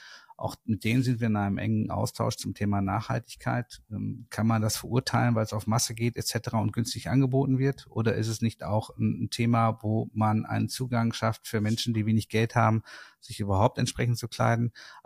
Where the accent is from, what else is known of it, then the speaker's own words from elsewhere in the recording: North Rhine-Westphalia, Germany; Wir kommen ja beide aus dem Ruhrgebiet, haben dadurch eine Verbindung und ich bin aufgewachsen zwischen Nähmaschinen und zwischen Legewagen